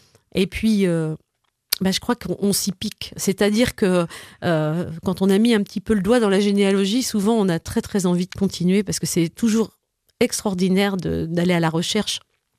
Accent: Île d'Yeu, Pays de la Loire, France; on est tous de l'Île-Dieu, mais on habite tous un village.

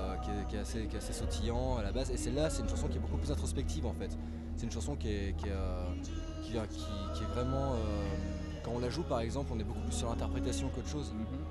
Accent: Lyon, Auvergne-Rhône-Alpes, France; parce que nous on vient de Lyon

